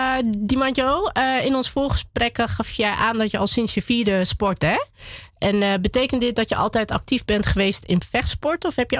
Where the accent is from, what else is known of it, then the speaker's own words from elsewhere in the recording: Marum, Groningen, Netherlands; ik kom uit Marum en dat ligt dan op de grens van Groningen en Friesland.